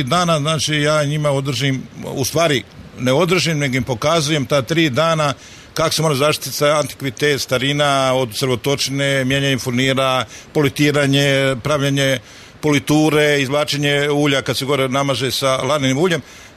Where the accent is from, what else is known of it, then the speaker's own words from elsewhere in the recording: Zagreb, City of Zagreb, Croatia; pošto sam odrastao u Zagrebu